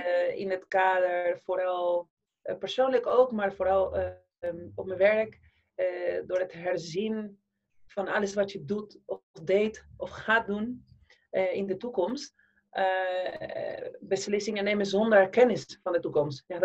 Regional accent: Argentina; accent: Argentine; first language Spanish; Dutch is a second language; now in Netherlands; ik ben nu de CEO van Dopper, al 3 jaar. En ik kom zelf uit Argentinië, dat hoor je zeker in mijn accent. Maar ik heb een accent ook in het Spaans, dus niet in alle talen. Ik ben nu 45

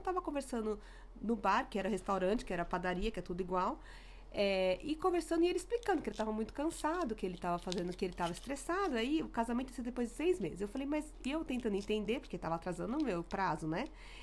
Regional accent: São Paulo, Brazil; moved away; Então você imagina eu que saí de São Paulo, do Ipiranga, pra ir pra uma cidade que tinha 3 mil habitantes e a maioria era 75 mais.

